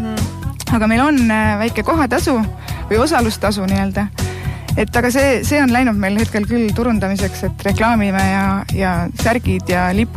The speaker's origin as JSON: {"language": "Estonian", "region": "Põlva County", "country": "Estonia", "also_born_or_lived": "Tartu", "lives_now": "Rapla, Estonia", "said": "Raplas olen ma elanud nüüd natuke üle 3 aasta. Et olen pärit Põlvamaalt üldsegi ja enne Raplat elasin umbes 12 aastat Tartus."}